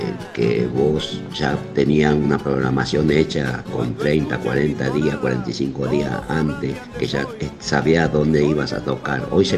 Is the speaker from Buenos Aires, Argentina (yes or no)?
no; Añatuya, Santiago del Estero, Argentina; Te hablo siempre desde acá, del interior de mi pueblo, de Añatuya.